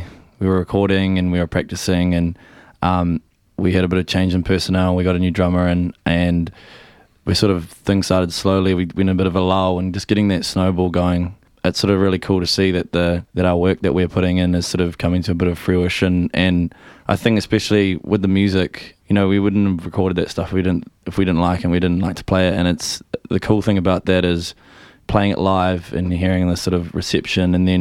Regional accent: New Zealand; I like saying we're five blokes from New Zealand, and we're obviously quite rooted in the sort of Kiwi indie scene

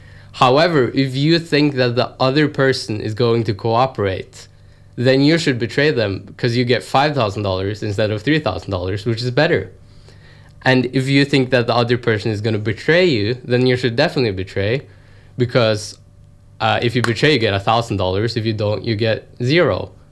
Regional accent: Oslo, Norway; moved away as an adult; No, I'm actually from Oslo in Norway, which is almost as far away from Auckland as you can get, like, physically on the map.

